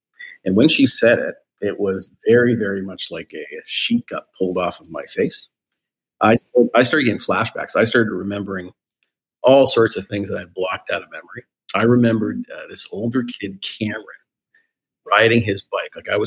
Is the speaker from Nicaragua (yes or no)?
no; Toronto, Ontario, Canada; I grew up in Toronto in Scarborough and went to university, York University.